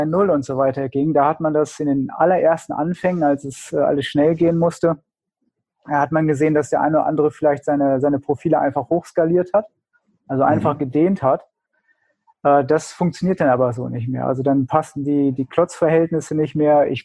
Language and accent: German; Hanover, Lower Saxony, Germany; Ich komme aus Hannover.